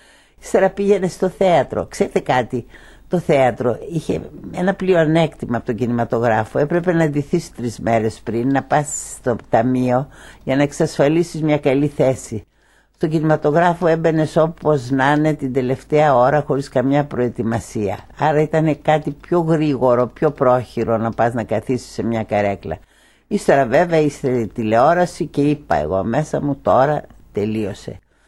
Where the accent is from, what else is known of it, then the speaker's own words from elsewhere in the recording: Greece; γιατί η κατάσταση στη πατρίδα μου και εγώ την Ελλάδα τη λατρεύω με ένα παθολογικό τρόπο.